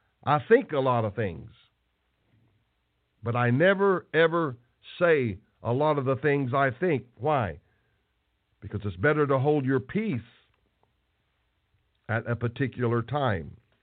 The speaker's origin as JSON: {"language": "English", "region": "the South", "country": "United States", "said": "and get made fun of a lot down here because I'm from the South"}